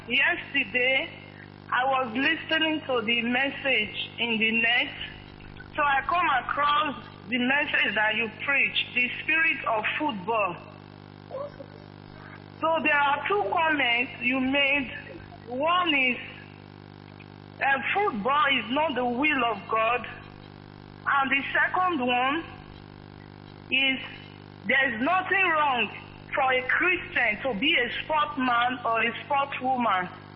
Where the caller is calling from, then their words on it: Netherlands; English is a second language; I'm calling from Holland, Netherlands.